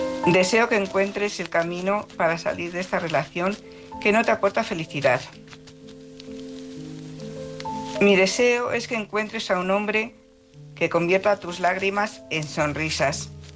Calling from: Salamanca, Castile and León, Spain; Hola Álvaro … de Salamanca.

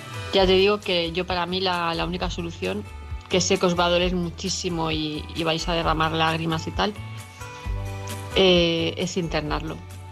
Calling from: Palma, Balearic Islands, Spain; de Palma de Mallorca

